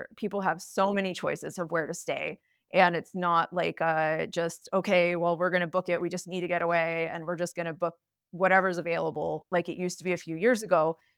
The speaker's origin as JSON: {"language": "English", "town": "Steamboat Springs", "region": "Colorado", "country": "United States", "said": "and I'm from Steamboat Springs, Colorado."}